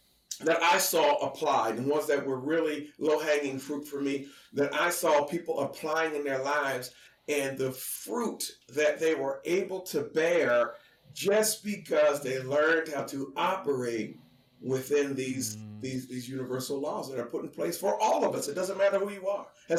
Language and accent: English; New Jersey, United States; It's an old story, but born and raised in South Jersey, over here in the state, South Jersey, and grew up.